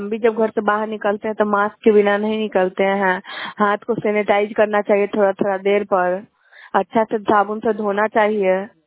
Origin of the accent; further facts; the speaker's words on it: Shubhankarpur, Bihar, India; शुभंकरपुर के।